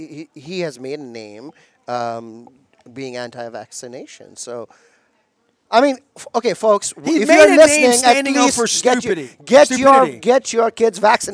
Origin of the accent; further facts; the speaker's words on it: India; moved away as an adult; now in United States; I grew up in India. I came here with not much, but a letter of admission to the University of Illinois in 1995.